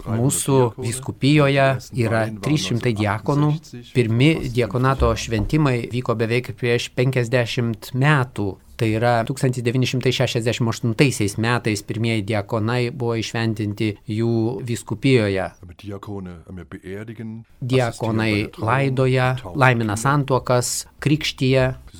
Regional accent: Germany; Lithuanian is a second language; moved away; also born or lived in India; Aš augau Vokietijoje, pasienyje su Olandija ir Belgija.

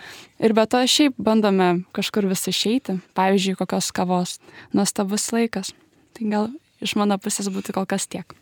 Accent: Klaipėda, Klaipėda County, Lithuania; man 19, esu iš Klaipėdos, atvykau čia studijuoti. Esu ateitininkė.

